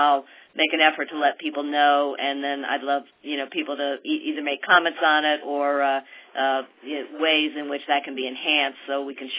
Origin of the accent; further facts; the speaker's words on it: North Carolina, United States; I'm from North Carolina, and that's a very big issue I'm getting from hospitals across the state.